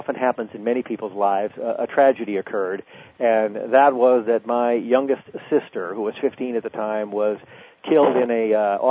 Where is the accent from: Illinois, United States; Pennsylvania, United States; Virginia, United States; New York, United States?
Illinois, United States; Rockford; in my hometown of Rockford, Illinois.